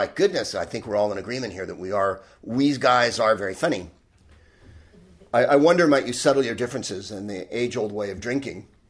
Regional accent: California, United States; I'm from California

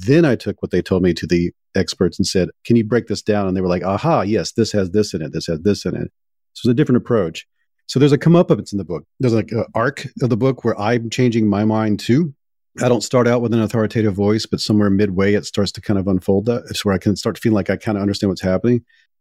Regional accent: Deep South, United States; And I come from the Deep South.

